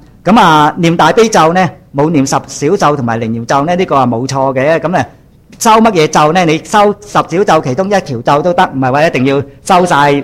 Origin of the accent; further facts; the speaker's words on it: China; 所以我哋中国人，即系我哋中国人呢，样样嘢呢嗰个人情味好浓厚啊。